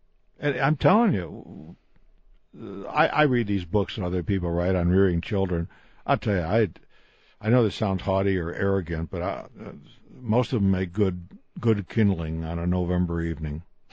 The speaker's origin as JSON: {"language": "English", "region": "New York", "country": "United States", "tie": "born or raised there", "said": "When Moonhead Deitch and I grew up in Western New York State, we got up in the morning and we played."}